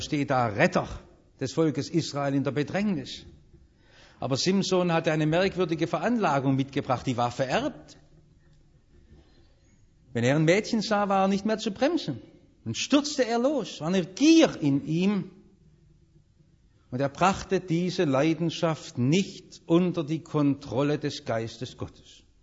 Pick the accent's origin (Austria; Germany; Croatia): Germany; Baden-Württemberg; Ich bin Schwabe.